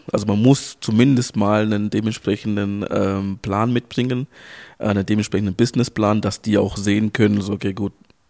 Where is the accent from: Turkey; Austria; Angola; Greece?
Angola; now in Germany; Wir sind damals als Flüchtlinge aus Angola gekommen, 89 in Deutschland, beziehungsweise in Berlin gelandet noch.